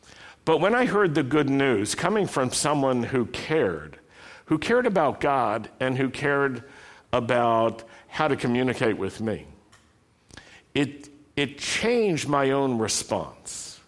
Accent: Roanoke, Virginia, United States; Now, I grew up in Roanoke, Virginia. I grew up at a time when we considered that part of the world to be naturally anti-Semitic, anti-minority, racist in its orientations.

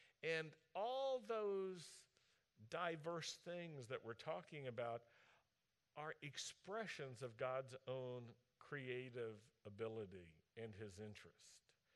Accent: Roanoke, Virginia, United States; I'm a mountain person. Also, I grew up in Roanoke, Virginia, and we had a mountain right in our city called Mill Mountain.

